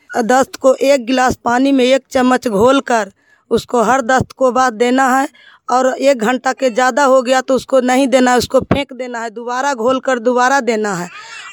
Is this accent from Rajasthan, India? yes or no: no; Sohrapur, Bihar, India; मैं गांव सोहरापुर पंचायत मिर्जापुर प्रखंड हिलसा का निवासी हूं।